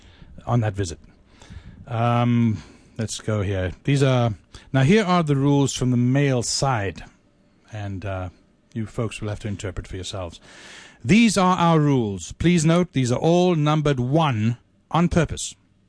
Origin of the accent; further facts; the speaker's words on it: Worcester, Massachusetts, United States; moved away; I was born and raised in Worcester, Massachusetts, and have lived in North Carolina since 2003.